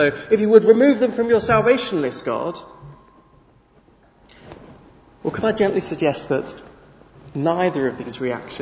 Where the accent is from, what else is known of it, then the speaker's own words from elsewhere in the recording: Canterbury, South East England, United Kingdom; In the church in which I grew up in Canterbury